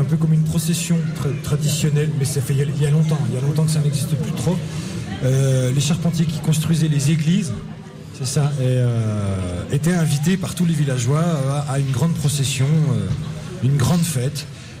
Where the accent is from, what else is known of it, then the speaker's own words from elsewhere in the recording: Bourgogne-Franche-Comté, France; comme on vient de Franche-Comté, du Jura